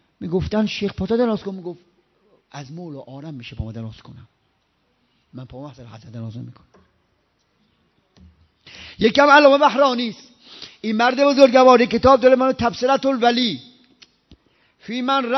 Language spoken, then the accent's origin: Persian; Ahvaz, Khuzestan, Iran; قلت من الاهواز، من از بچه اهوازم.